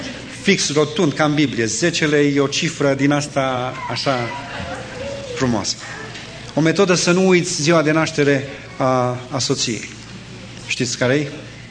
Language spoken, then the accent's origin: Romanian; Hida, Sălaj County, Romania; arunci cum suntem noi din Hida